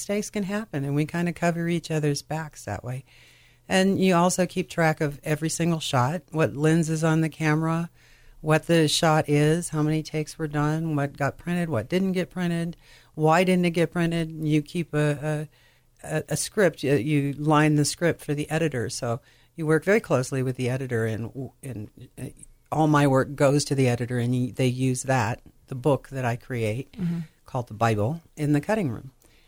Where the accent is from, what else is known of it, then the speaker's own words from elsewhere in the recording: Peoria, Illinois, United States; now in California, US?; I'm originally from Peoria, Illinois.